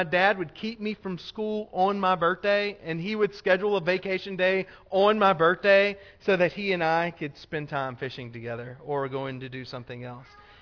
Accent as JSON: {"language": "English", "region": "Louisiana", "country": "United States", "said": "like I'm from Louisiana, we say lanyap a lot down there, all right?"}